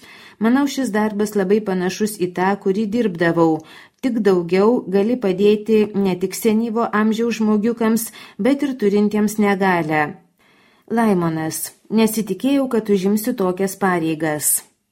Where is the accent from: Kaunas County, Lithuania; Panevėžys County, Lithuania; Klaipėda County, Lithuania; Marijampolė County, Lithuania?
Panevėžys County, Lithuania; Biržai; man 26 metai, esu iš Biržų